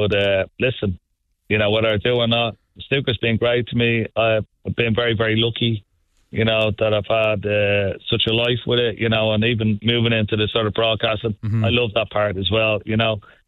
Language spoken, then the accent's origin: English; Ireland; I count myself, I'm Irish, you know, so no matter where I go, I'll always take that cup around Kerry, Cork, you know, to anywhere else, you know.